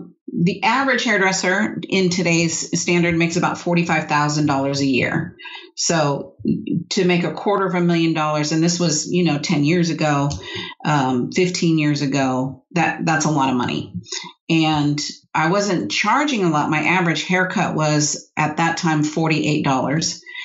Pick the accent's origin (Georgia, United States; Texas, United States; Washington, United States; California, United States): California, United States; San Diego; I grew up in California, in San Diego.